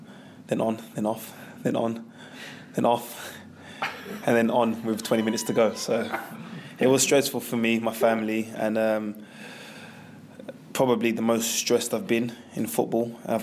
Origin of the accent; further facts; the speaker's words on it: London, United Kingdom; I'm from London. I'm from a great city.